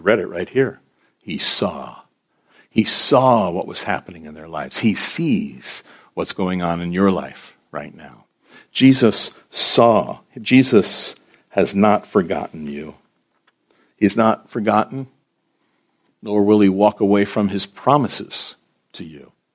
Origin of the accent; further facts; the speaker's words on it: United States; I'm glad at that point to say, I'm an American.